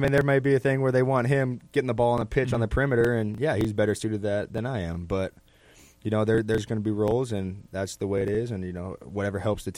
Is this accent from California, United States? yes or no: yes; San Diego, California, United States; We talked with San Diego, being basically my hometown down in Southern California